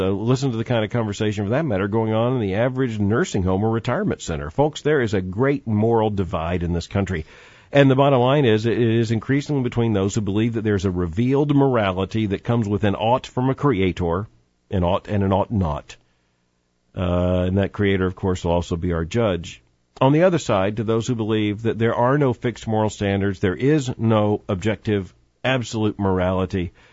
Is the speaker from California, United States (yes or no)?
no; New Orleans, Louisiana, United States; now in Tampa, United States; I came here from New Orleans, Louisiana.